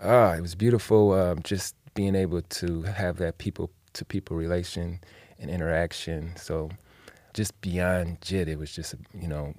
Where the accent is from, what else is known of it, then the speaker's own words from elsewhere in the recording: Detroit, Michigan, United States; Well, growing up in Detroit and going to school and being around peers, you see this footwork dance that you see at the dances and things like that.